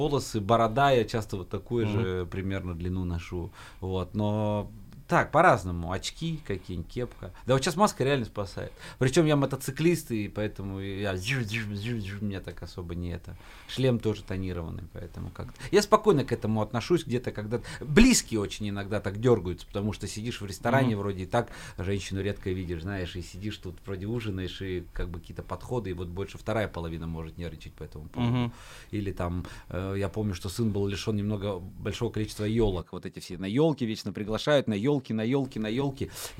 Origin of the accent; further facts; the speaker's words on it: Urals, Russia; я же с Урала там много меда.